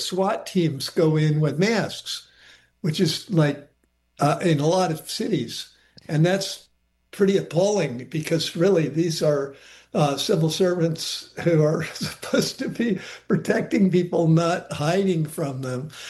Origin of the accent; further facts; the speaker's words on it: Connecticut, United States; Connecticut, my home state